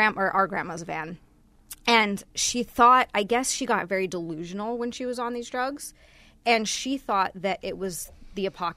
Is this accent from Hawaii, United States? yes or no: yes; Hawaii, United States; moved away as an adult; Yeah, I'm born and raised in Hawaii.